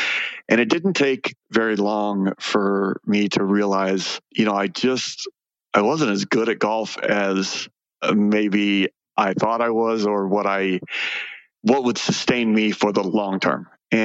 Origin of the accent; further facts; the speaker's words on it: Phoenix, Arizona, United States; I grew up in the West Valley, outskirts of Phoenix, on some horse property, and just had a very simple life.